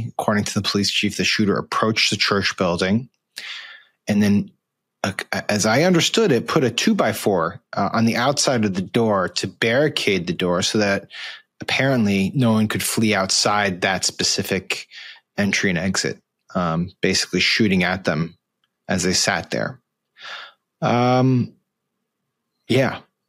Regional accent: Connecticut, United States; I'm from Connecticut. I'm from about 40 minutes outside of Newtown, Connecticut, which was the site of the Sandy Hook shooting.

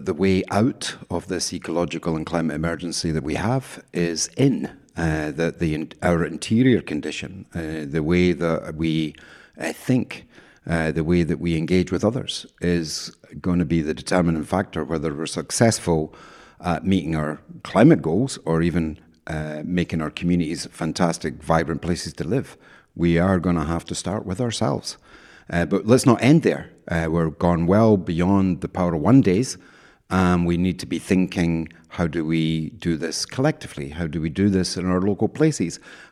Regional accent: Scotland, United Kingdom; moved away as an adult; now in Ireland; I'm Scottish. I've lived in Ireland for 28 years. I came here to study in 96.

